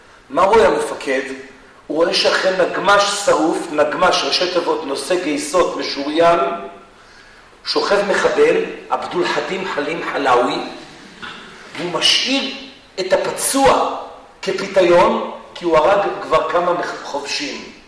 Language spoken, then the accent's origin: Hebrew; Haifa, Haifa District, Israel; אני זוכר את אסון הכרמל, אני חיפאי במקור.